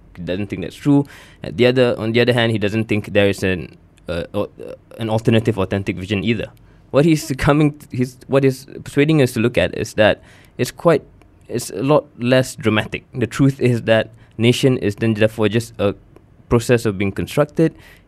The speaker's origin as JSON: {"language": "English", "country": "Malaysia", "said": "how I look at myself as a Malaysian, Malayness"}